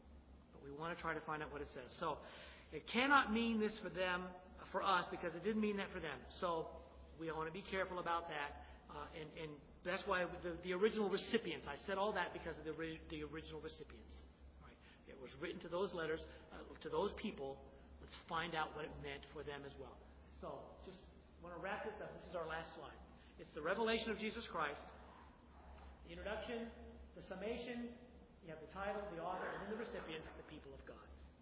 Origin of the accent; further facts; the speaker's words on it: Illinois, United States; I'm from Illinois, so I'm a Yankee too.